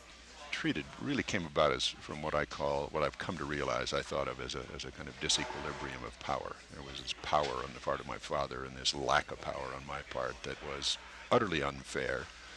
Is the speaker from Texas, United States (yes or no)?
no; West Hollywood, California, United States; when I was raised in West Hollywood before it was a city